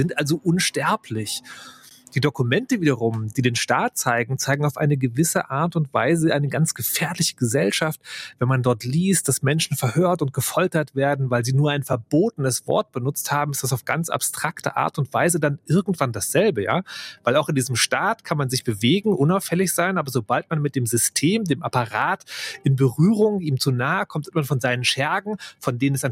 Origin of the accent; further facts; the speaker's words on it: East Germany, Germany; ich komme selber aus der DDR und war da zwar Kind und Jugendlicher, aber auch in so einem Umfeld, das vielleicht als Systemfeind angesehen wurde